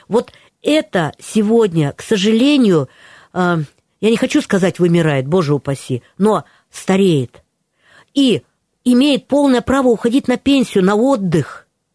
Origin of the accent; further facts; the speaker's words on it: Rostov Oblast, Russia; also born or lived in Novocherkassk; Но с 4 лет я воспитывалась на Манычи, в Донской, ой, в Манычской казачьей станице.